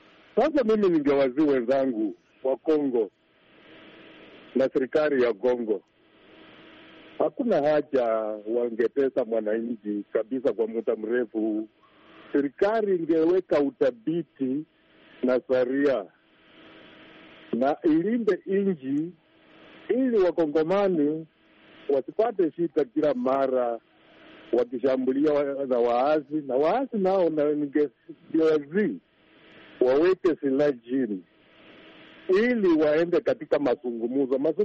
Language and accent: Swahili; Bungoma County, Kenya; ninatoka sehemu za Bungoma, Kenya, na niko karibu mpakani mwa Uganda na Kenya